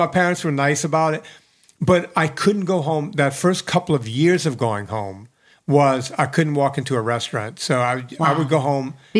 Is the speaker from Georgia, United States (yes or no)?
no; New Orleans, Louisiana, United States; Right, but you got to realize I'm country bumpkin from New Orleans and I don't watch...